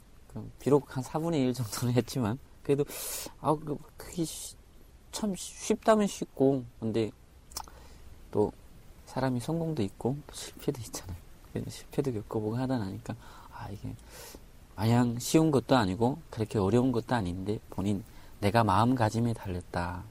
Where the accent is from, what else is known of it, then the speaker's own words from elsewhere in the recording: Chongjin, North Hamgyong, North Korea; now in South Korea; 제가 고향이 청진인데